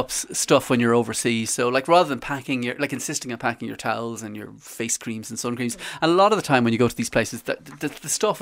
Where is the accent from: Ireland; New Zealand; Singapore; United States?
Ireland; Galway, Connacht; I'm from Galway, so yes, which is why I picked it.